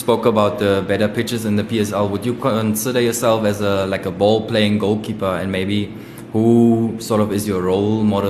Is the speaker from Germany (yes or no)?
yes; Germany; English is a second language; because, you know, I'm from Germany.